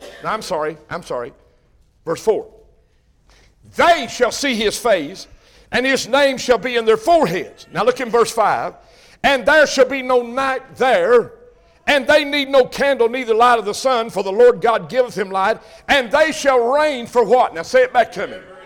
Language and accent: English; Crab Orchard, United States; But they knew me when I was born and raised in Crab Orchard.